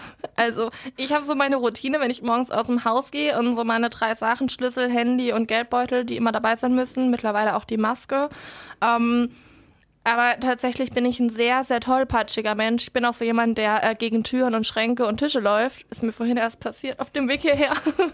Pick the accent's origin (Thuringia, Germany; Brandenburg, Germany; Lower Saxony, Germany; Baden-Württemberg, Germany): Baden-Württemberg, Germany; ich komme eigentlich aus der Nähe von Baden-Baden. Das heißt, ich bin da in einem kleinen Dorf aufgewachsen mit 400 Einwohnern, 5 Straßen und einer Bushaltestelle.